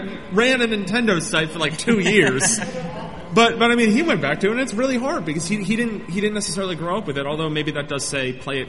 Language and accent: English; New Jersey, United States; This is another guy from Straight Past Princeton. I'm from the New Jersey area. It's good people.